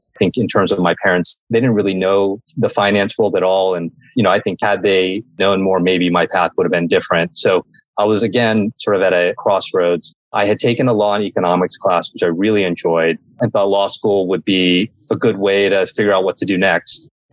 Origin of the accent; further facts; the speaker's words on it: Texas, United States; So I grew up in Texas and my parents were both physicians.